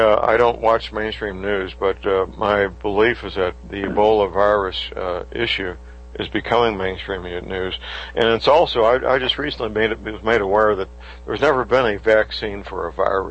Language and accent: English; St. Louis, Missouri, United States; born or raised there